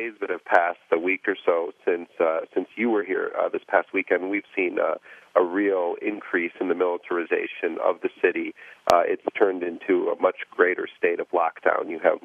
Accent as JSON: {"language": "English", "region": "New York", "country": "United States", "said": "I told him I was from New York"}